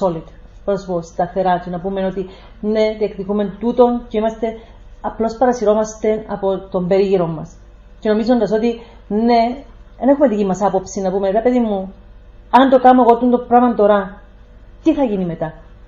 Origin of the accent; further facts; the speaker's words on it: Lapithos, Kyrenia District, Cyprus; η Κερίνια που είμαστε από Κερίνια, Λάπιστον